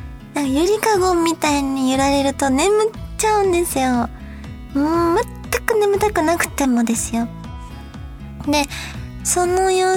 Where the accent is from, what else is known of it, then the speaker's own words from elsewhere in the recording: Kansai, Japan; now in Tokyo, Japan; で、私たち関西人なもんで、そういうところは節約できるとこはしたいよねっていうことで